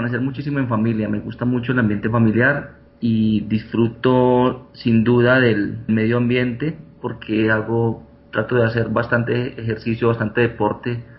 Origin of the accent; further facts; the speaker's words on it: Manizales, Caldas, Colombia; Yo soy nacido y criado en Manizales y actualmente mi lugar de residencia es Manizales.